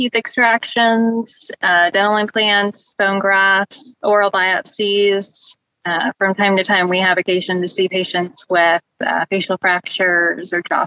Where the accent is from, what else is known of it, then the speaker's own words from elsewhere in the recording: Indianapolis, Indiana, United States; I'm from the Indianapolis area in Indiana.